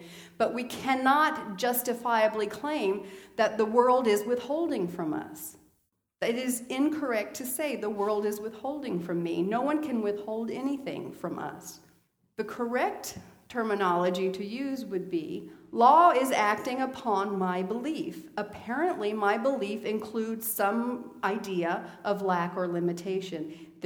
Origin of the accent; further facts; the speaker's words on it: Italy; When I was a little girl growing up in Italy, I was trained to say thank you to everything.